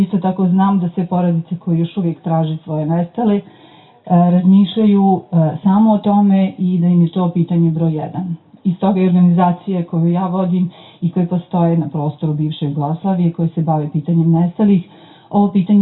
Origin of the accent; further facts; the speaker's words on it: Banja Luka, Republika Srpska, Bosnia & Herzegovina; Ja, nažalost, dolazim iz Banja Luki.